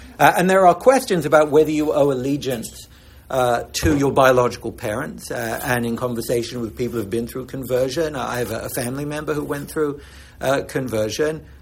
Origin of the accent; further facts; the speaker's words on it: London, United Kingdom; I grew up in Europe, in London, where I had encounters with anti-Semitism all the time.